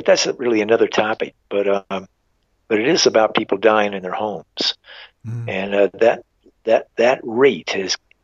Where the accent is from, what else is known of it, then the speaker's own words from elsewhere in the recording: Phoenix, Arizona, United States; I mean, to me, I'm from Phoenix, you know.